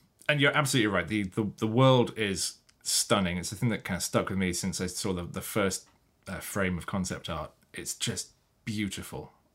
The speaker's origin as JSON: {"language": "English", "country": "United Kingdom", "said": "It's one of those words I find hard to say as a Brit."}